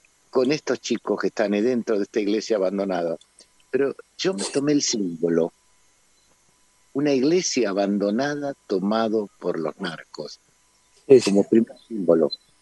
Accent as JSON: {"language": "Spanish", "country": "Argentina", "said": "te quiero contar estas tres vivencias que me duelen mucho como argentino."}